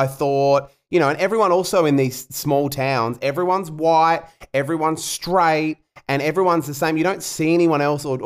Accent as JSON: {"language": "English", "town": "Launceston", "region": "Tasmania", "country": "Australia", "tie": "born or raised there", "said": "I grew up in Launceston in Tasmania, which is fucking tiny, Jacob. It's like 70,000 people. It is such a small town."}